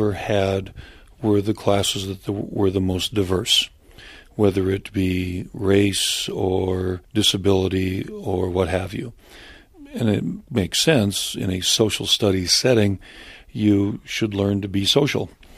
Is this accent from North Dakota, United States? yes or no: yes; North Dakota, United States; I also remember that the controversy in my home state of North Dakota